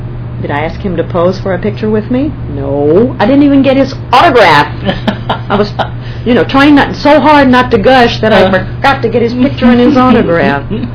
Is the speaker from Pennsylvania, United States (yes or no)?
no; Louisiana, United States; I could have taken the test in California and gotten a California license, but I'm from Louisiana. I should have a Louisiana driver's license.